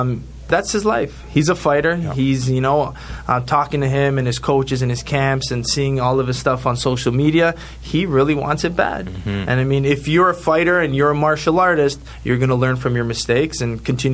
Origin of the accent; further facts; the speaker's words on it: Canada; it's as a Canadian fan and a friend of Simon Marcus, it kind of hurt to see